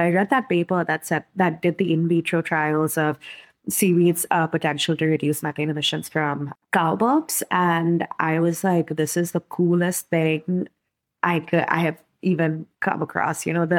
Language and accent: English; India; moved away as an adult; So I'm originally from India. When I went to the States for undergrad, I studied biology